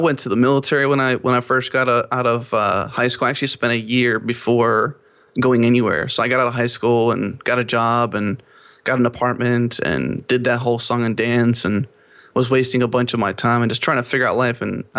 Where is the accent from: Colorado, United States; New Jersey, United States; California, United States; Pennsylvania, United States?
Pennsylvania, United States; He's saying Texas forever, but I grew up in Pennsylvania.